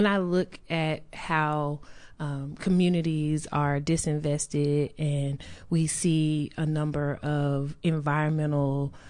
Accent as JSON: {"language": "English", "town": "Memphis", "region": "Tennessee", "country": "United States", "tie": "born or raised there", "said": "Well, yes, I am originally from Memphis, and faith played a huge role in growing up in Memphis."}